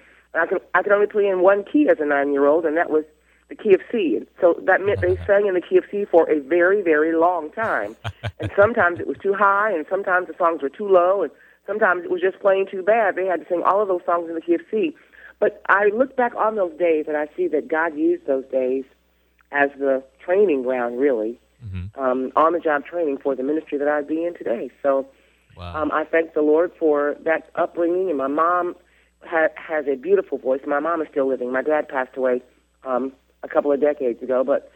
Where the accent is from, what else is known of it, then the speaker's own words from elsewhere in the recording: Jackson, Michigan, United States; born there; Well, I was born originally in Jackson, Michigan.